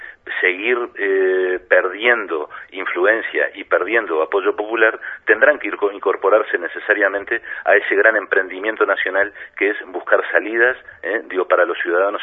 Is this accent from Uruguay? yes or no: yes; Uruguay; moved away; El Departamento 20 somos todos aquellos uruguayos y uruguayas que hemos tenido que salir de nuestro país.